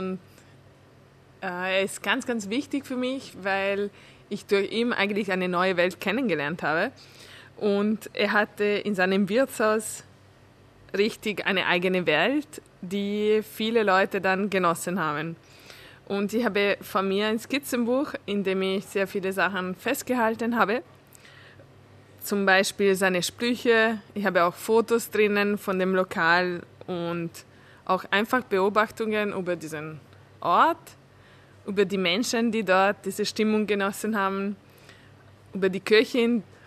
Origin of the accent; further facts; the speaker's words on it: Italy; German is a second language; now in Vienna, Austria; für meinen Integrationsprozess in Wien, weil ich bin Ungarin, in Italien aufgewachsen